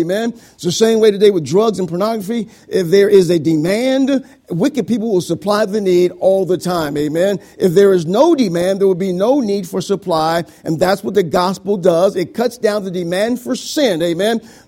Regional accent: Joliet, Illinois, United States; Now I'm from Joliet, amen, which is close to Chicago

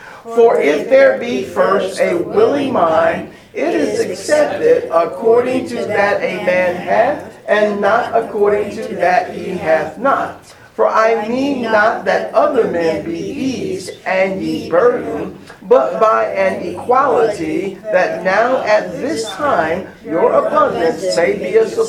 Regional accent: Joliet, Illinois, United States; Pastor, why you want to go back to Joliet, Illinois? That's my hometown.

